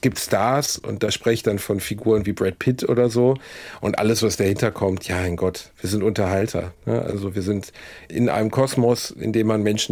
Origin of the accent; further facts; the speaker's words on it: North Rhine-Westphalia, Germany; Ich bin Westfale, weißt du?